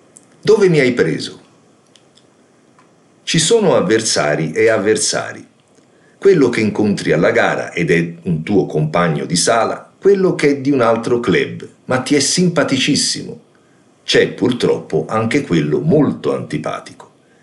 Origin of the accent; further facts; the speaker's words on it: Florence, Tuscany, Italy; Io, da buon fiorentino, rispondo con il monosillabo «lì»